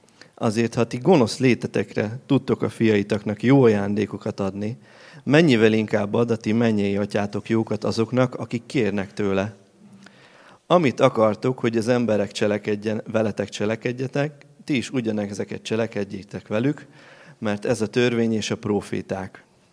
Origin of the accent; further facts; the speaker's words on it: Budapest, Hungary; Meséltem, hogy a 8. kerületben nőttem fel Budapesten